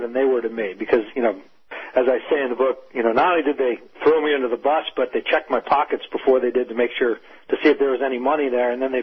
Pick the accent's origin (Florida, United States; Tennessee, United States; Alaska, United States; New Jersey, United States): New Jersey, United States; Yeah, look, I mean, I'm what's known as a moderate Republican. I'm from New Jersey. That's where I ran most of my experience is.